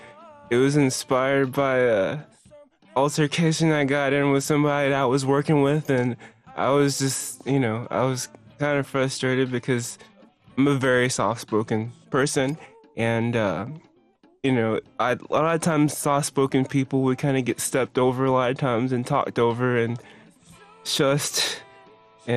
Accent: Columbus, Georgia, United States; now in Los Angeles, United States; I'm a musician from Columbus, Georgia. Now in Los Angeles, and I am the winner of the NPR Tiny Desk Contest. My dad was in the Army.

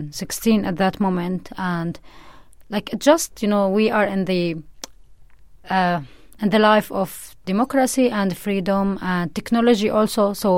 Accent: Syria; English is a second language; It was really normal life as any place around the world

